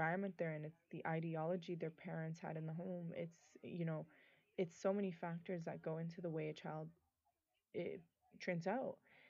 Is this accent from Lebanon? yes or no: yes; Lebanon; You know, I'm from Lebanon, and I'm, as much as I love Lebanon, I love the Lebanese people